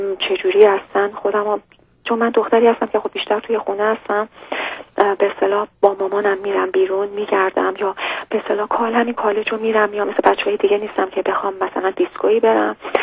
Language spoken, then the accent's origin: Persian; Iran; ما ایرانی هستیم،